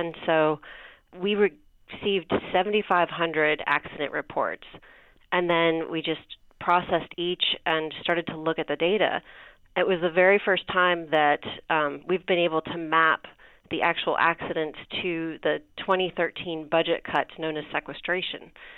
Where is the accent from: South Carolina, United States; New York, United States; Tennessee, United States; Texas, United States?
Texas, United States; And I grew up in Texas, and I know that Texas has got a lot of jets in the sky